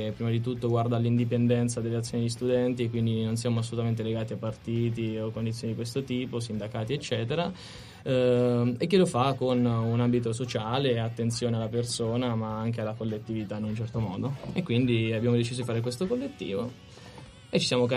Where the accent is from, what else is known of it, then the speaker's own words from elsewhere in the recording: Perugia, Umbria, Italy; vengo da Perugia in Umbria, per chi non lo sapesse, non lo sa nessuno, dove fanno i cioccolatini, i Baci Perugina.